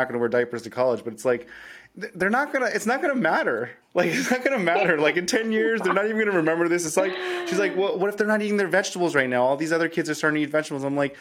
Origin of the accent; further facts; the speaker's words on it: California, United States; Amy's from the Bay. So we're both born and raised in the Bay.